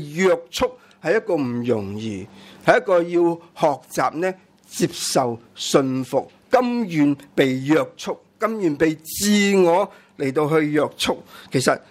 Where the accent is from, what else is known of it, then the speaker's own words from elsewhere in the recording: Hong Kong; 我有时都会见到我们香港人都很奇怪的